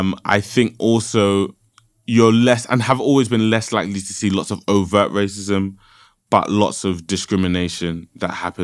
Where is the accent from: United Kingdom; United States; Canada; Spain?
United Kingdom; London; I would always say Nigeria. I was born and raised in London, but I would always say Nigeria.